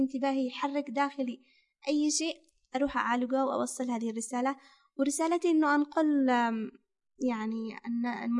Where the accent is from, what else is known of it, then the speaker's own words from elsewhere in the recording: Yemen; جيت من اليمن، الوحيد اللي جيت من اليمن،